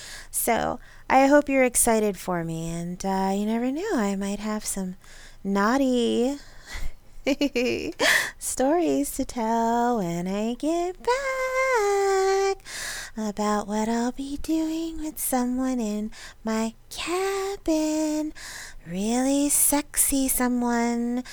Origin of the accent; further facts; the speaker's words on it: New York, United States; now in Michigan, United States; whether you're in the northeast, which is, I grew up in New York, or if you're in the Midwest, where I have been for several years